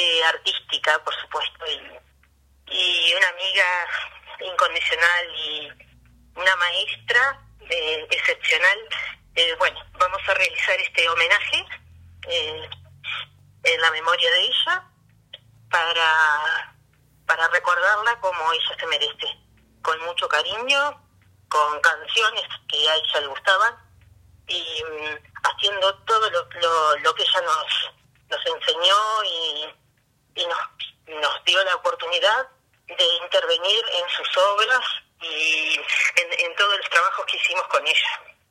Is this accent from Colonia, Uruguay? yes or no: yes; Carmelo, Colonia, Uruguay; Somos todos de Carmelo.